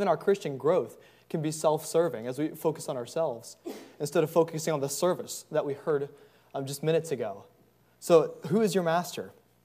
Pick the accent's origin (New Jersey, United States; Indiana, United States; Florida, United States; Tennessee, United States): Tennessee, United States; I'm from Tennessee.